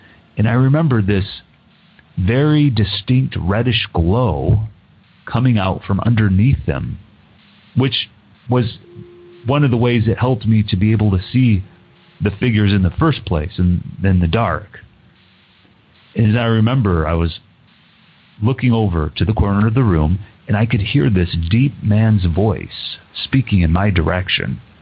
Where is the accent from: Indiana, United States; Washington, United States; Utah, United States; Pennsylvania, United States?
Indiana, United States; South Bend; I'm originally from Indiana, South Bend, Indiana.